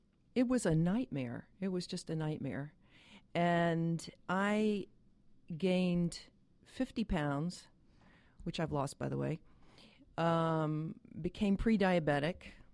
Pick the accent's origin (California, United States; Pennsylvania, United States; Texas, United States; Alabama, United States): Alabama, United States; now in Atlanta, United States; I'm from Alabama, but I've lived in Atlanta about 30 years.